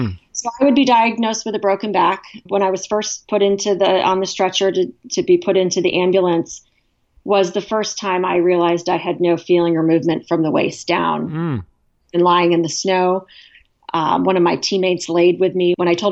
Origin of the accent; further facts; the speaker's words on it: Arizona, United States; Now, growing up in Arizona, that is a term I had never heard of before